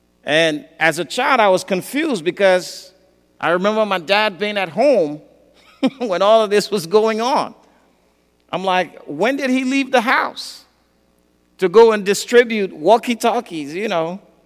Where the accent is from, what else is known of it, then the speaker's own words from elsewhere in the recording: Liberia; I remember growing up in West Africa under a dictatorship. And one year there was a coup d'etat in Liberia.